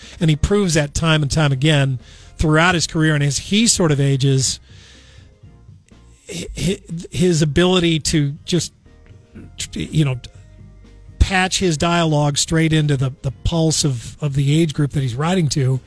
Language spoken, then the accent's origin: English; St. Louis, Missouri, United States; The St. Louis Post-Dispatch, my hometown newspaper, I was reading.